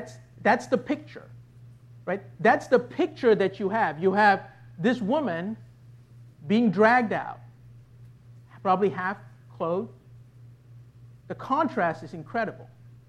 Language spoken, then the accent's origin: English; Malaysia; I grew up in Malaysia